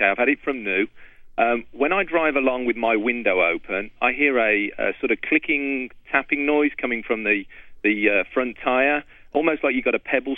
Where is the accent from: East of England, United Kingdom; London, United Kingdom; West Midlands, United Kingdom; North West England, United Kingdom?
West Midlands, United Kingdom; Birmingham; No, not Birmingham, Birmingham.